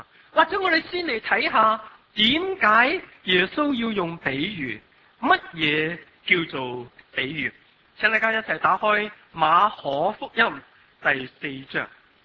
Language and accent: Chinese; China; 原来犹太人习惯了形容小用什么形容呢譬如我们中国人都是哎芝麻那么小的嘛